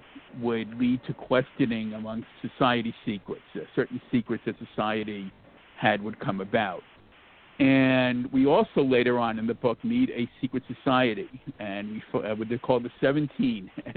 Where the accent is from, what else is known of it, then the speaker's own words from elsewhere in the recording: New York City, New York, United States; And that's, you just kind of accept that growing up in New York.